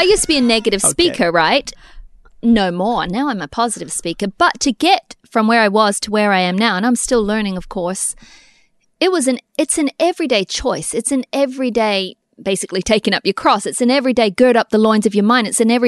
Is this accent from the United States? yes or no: no; New Zealand; that's what we grew up in New Zealand saying